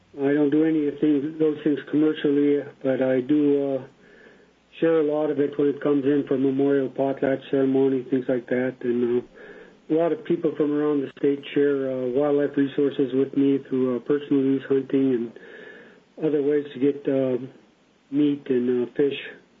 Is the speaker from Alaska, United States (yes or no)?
yes; Huslia, Alaska, United States; now in Fairbanks, United States; I'm originally from Hooslea, but I live now in Fairbanks for work. I moved here for my children's college education and helped them get to University of Alaska system there and for better health care that we don't have out in rural Alaska.